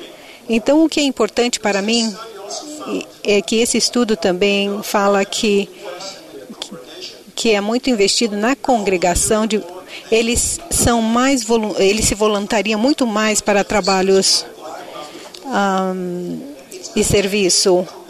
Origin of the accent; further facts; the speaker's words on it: Israel; now in United States; Não sou daqui dos Estados Unidos, sou do Islã. E quando eu observo aos Estados Unidos, eu sou de Israel.